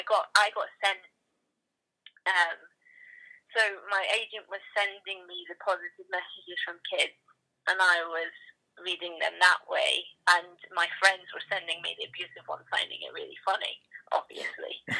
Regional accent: Scotland, United Kingdom; It's being Scottish is a nightmare.

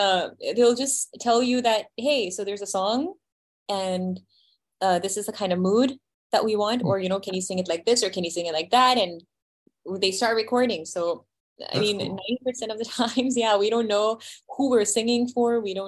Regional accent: India; I feel us as Indians, or myself being of Indian origin, I think we are more on the emotional side.

